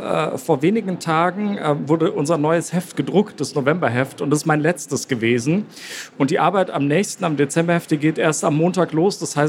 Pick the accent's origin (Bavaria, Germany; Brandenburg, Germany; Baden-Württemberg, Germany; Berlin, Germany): Bavaria, Germany; Also ich bin ja in Bayern auch groß geworden